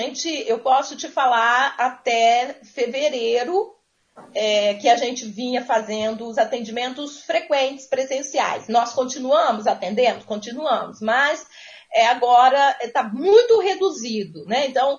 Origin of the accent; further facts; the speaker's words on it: Viçosa, Minas Gerais, Brazil; Eu retornei a Minas, eu sou de Minas, eu sou de Viçosa, eu retornei em casa, fiquei mais alguns meses e depois, em 85, alguns meses depois, eu vim definitivamente e estou aqui até hoje.